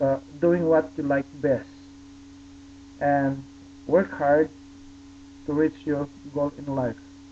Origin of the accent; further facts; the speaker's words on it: Philippines; now in United States; being a Filipino and a minority in the electrical field is not a big obstacle in reaching your goal in life.